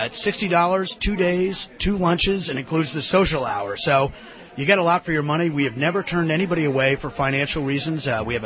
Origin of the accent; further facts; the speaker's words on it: Connecticut, United States; And certainly my home state of Connecticut, I know that.